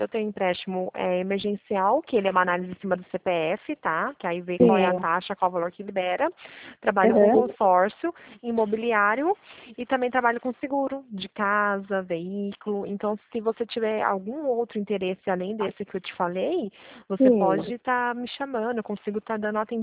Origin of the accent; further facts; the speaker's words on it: Pirassununga, São Paulo, Brazil; Eu sou daqui de Pirassununga também